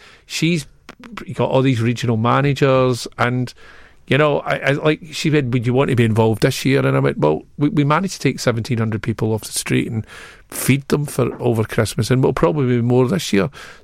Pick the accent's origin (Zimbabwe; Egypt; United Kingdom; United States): United Kingdom; Glasgow, Scotland; that was me growing up in Glasgow.